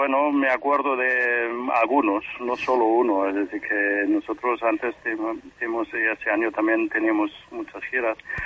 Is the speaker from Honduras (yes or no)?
no; Germany; como soy alemán, pues me gusta mucho el repertorio alemán en general